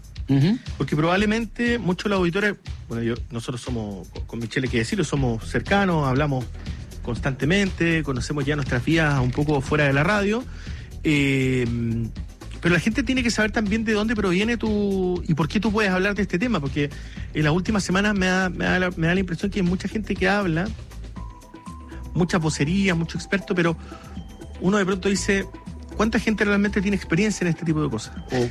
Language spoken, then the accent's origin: Spanish; Magallanes, Chile; bueno, yo soy magallánico, conozco el parque prácticamente